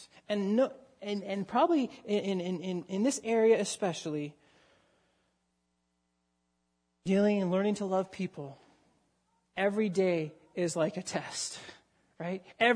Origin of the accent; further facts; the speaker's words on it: Canada; You know, I'm a Canadian, right?